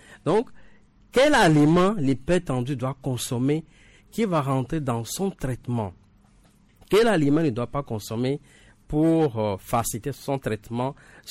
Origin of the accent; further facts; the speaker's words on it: Togo; Le corosolier, on connaît cet arbre qui, en tout cas, se trouve dans plusieurs maisons chez nous au Togo ici.